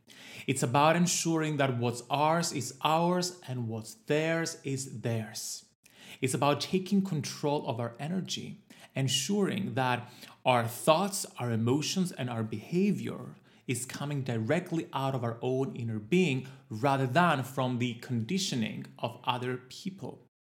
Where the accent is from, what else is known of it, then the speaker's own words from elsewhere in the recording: Cyprus; I was so excited here in my home country of Cyprus.